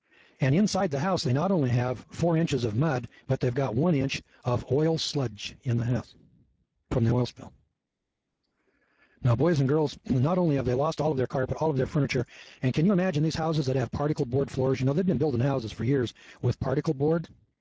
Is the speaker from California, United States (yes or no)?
yes; Loleta, California, United States; Because I'm from Lolita, California, which is in what's known as the Eel River Valley.